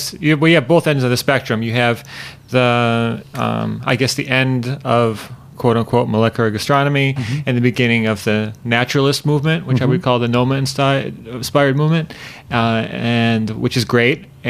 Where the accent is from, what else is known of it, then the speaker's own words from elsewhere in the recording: Ohio, United States; It's the foods that I grew up with in Ohio. It's lots of traveling with my family around the country.